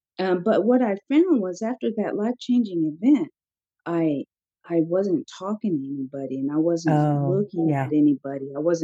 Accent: Oklahoma, United States; But getting back to where I'm from and the tribes that I'm a part of is, you know, growing up in Oklahoma, there's 39 tribes there just within the state.

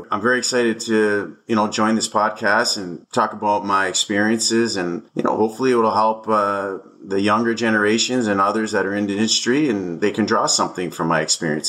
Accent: Hamilton, Ontario, Canada; I'm the oldest son of four boys from a first generation Italian immigrant family. I grew up in the Hamilton, Stony Creek area.

